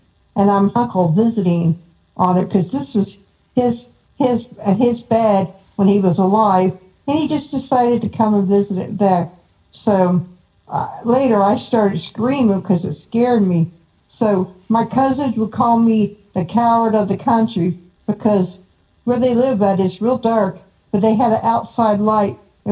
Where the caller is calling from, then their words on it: Ohio, United States; Hi, I called before. … from Ohio.